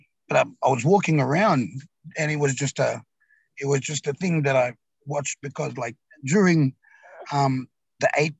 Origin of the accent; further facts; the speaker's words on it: Townsville, Queensland, Australia; also born or lived in Mackay / Thursday Island; I grew up in Townsville. Born in Townsville, so I grew up there. Then grew up in Mackay. Went up Torres Straits, grew up a little bit up there.